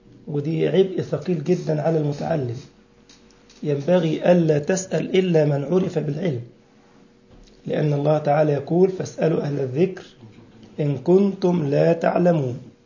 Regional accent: Egypt; يعني أوتوبيس صغير كده عندنا في مصر

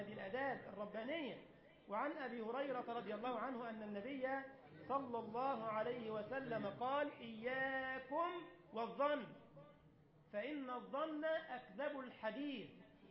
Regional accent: Giza, Giza Governorate, Egypt; يعني احنا عندنا في الجيزة ما روح ادي درس ما بعرفش ادي الدرس

